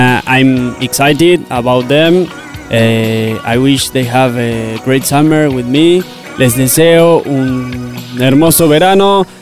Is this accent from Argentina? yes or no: yes; Argentina; English is a second language; Yo soy de Argentina. I'm from Argentina.